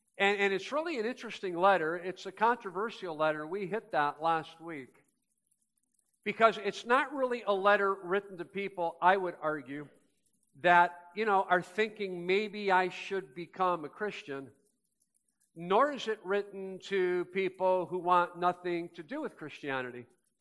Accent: Ohio, United States; born or raised there

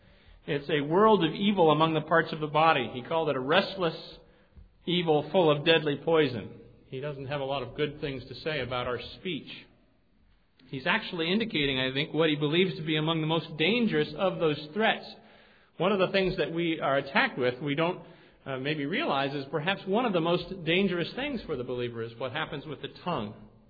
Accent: New York, United States; I grew up in New York and loved to see the snow, so glad to have it back.

